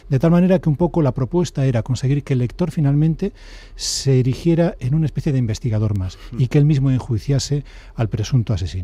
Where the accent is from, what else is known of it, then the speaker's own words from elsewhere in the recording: Galicia, Spain; yo soy gallego, ajá, como bien sabes, y vivo en Andalucía, ¿no?